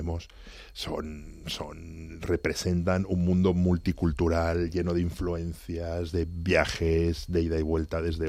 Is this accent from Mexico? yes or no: no; Segovia, Castile and León, Spain; esto es como el café de mi pueblo de Segovia